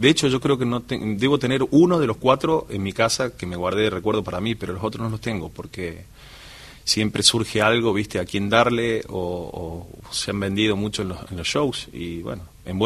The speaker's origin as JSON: {"language": "Spanish", "region": "Córdoba", "country": "Argentina", "tie": "born or raised there", "moved": "as an adult", "lives_now": "La Plata, Argentina", "said": "nací en Córdoba, viví toda mi vida en Córdoba y me mudé hace 9 años a la ciudad de La Plata. Y ahí estoy instalado, ya firme."}